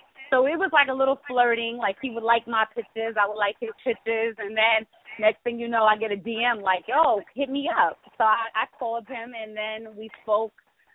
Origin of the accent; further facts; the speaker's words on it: Tennessee, United States; born there; also born or lived in Germany / New York; I've lived in Germany, but I went to high school here. But I was born in Tennessee, but so between Tennessee and New York, that's my home.